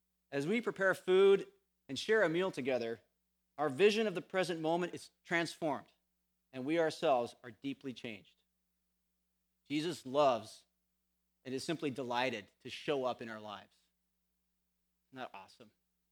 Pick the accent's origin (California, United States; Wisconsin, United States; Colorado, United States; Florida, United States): California, United States; now in Canada; I remember when we first came to Canada, we come from California.